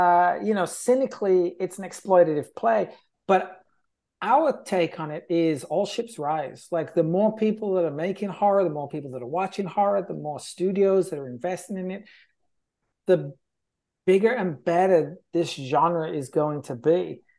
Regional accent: England, United Kingdom; especially being English, like Wicker Man has meant so much to me throughout my entire life.

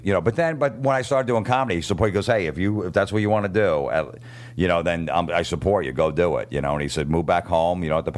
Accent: New Jersey, United States; We're from Jersey and they had no respect for us.

